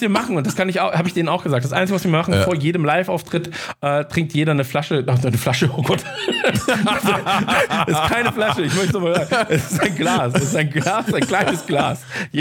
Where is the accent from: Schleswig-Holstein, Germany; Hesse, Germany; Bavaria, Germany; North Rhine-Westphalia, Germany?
Bavaria, Germany; Munich; ich komme aus München zumindest.